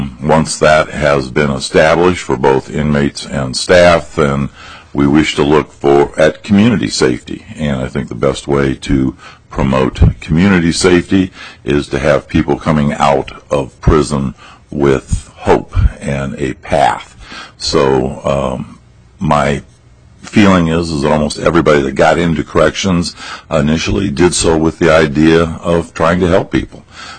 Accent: Mankato, Minnesota, United States; I am the chair, and I'm from Mankato.

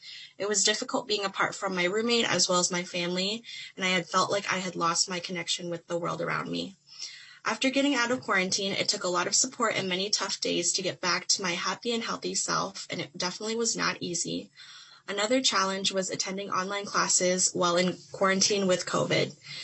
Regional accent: North St. Paul, Minnesota, United States; I'm from North St. Paul, Minnesota. I graduated in 2018 from North Senior High School

